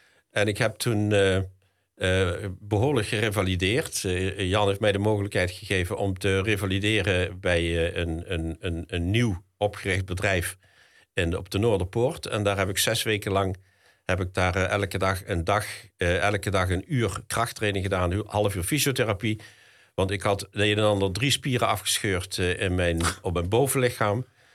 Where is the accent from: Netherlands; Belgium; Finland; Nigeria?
Netherlands; Bergen; Maar dat begon eigenlijk op de kleuterschool in Bergen, waar ik geboren ben, in 1951. Ik zat in 1955 op de kleuterschool. En ik ben linkshandig geboren.